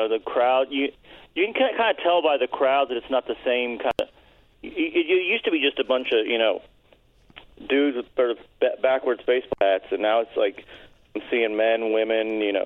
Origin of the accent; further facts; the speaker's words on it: Kentucky, United States; You know, growing up in Kentucky, we had WGN.